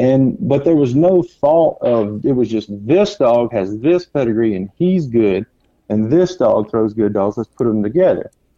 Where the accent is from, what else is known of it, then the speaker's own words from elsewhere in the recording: Alabama, United States; I thank God I had that background growing up in Northeast Alabama